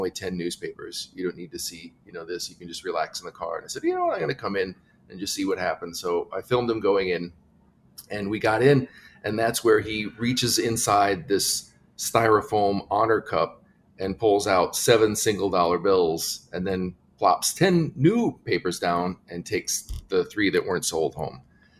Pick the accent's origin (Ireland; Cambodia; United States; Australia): United States; Iowa; I was born in Iowa. I'm a native Iowan, and I pay attention to all things Iowan. I'm still in love with my state, and I come back often to visit.